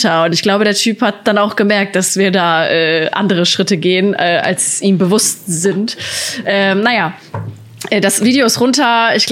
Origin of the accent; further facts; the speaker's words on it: North Rhine-Westphalia, Germany; Ich komme ja auch aus dem Sauerland und da kommen ja mit die meisten Weihnachtsbäume, glaube ich, sogar her.